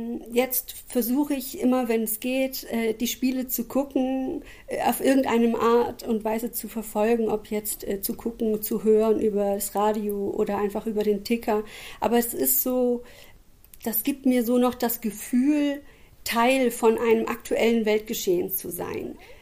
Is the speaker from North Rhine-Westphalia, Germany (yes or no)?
no; Baden-Württemberg, Germany; now in Hamburg, Germany; Also ich bin auch keine gebürtige Hamburgerin, ich komme aus der Nähe von Stuttgart